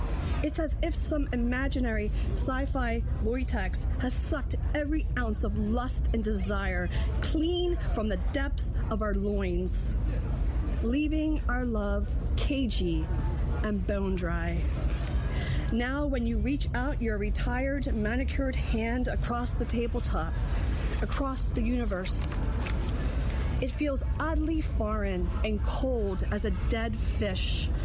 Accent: Philadelphia, Pennsylvania, United States; I'm Italian from Philly, okay? Talk with my hands.

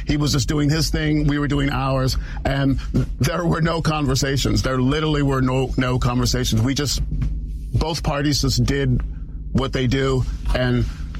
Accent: Los Angeles, California, United States; But the thing is, I come from Los Angeles, so I grew up in Daryl Gates's, you know, LAPD.

